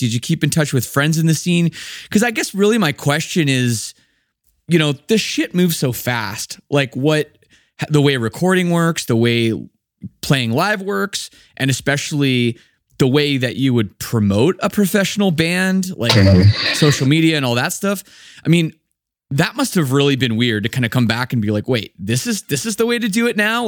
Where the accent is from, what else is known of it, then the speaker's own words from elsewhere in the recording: Toronto, Ontario, Canada; He's my buddy. We're both from Toronto.